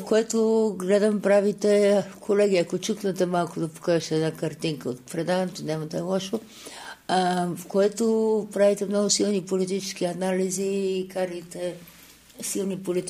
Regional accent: Batak, Pazardzhik Province, Bulgaria; От Батак съм Чичо. Знаеш ли Батак? Е там, зад горите. Много е далече. Бяхме 9 братя, а останах сам.

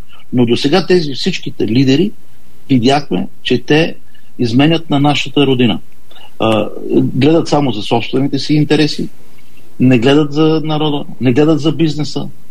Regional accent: Blagoevgrad Province, Bulgaria; Аз съм един нормален човек, който съм от Пиринския край

